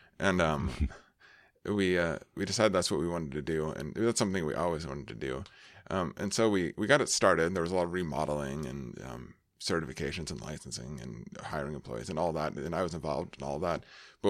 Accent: Richland, Washington, United States; born there; So I was born in Eastern Washington, in the Tri-Cities, Richland, more specifically.

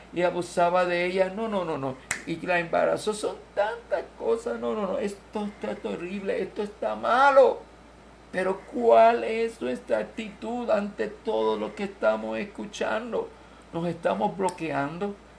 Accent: Puerto Rico; yo soy Puerto Rico.

